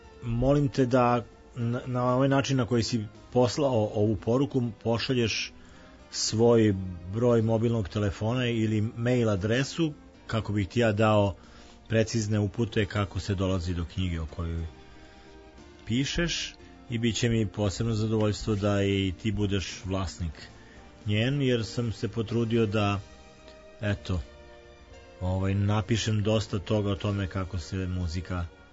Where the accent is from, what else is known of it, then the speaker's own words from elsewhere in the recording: Čačak, Šumadija and Western Serbia, Serbia; Ja sam inače Čačanin poreklom i jako mi je drago što se iz ovog lepog grada već nekoliko ljudi večeras javlja